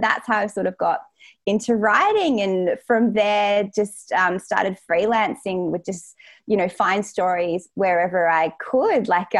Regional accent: Perth, Western Australia, Australia; I grew up in Perth. Which is, I guess, relatively small city, but we were quite central, close to the sea, had a really nice childhood, went camping a lot, went to Rottnest and Margaret River.

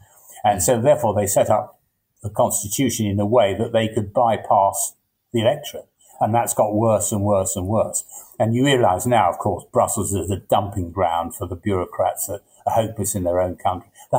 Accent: England, United Kingdom; But I'm English. I feel English, and the way my mind works is kind of what is Englishness?

